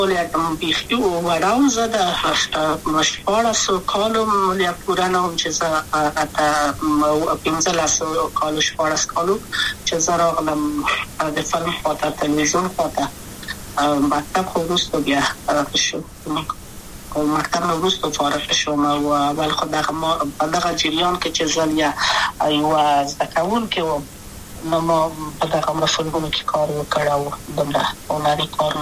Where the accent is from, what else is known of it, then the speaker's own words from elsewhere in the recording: Kabul, Afghanistan; also born or lived in Maidan Wardak; د کابل په تختپل سیمه کې یم، او لویا شویم کابل کې یم.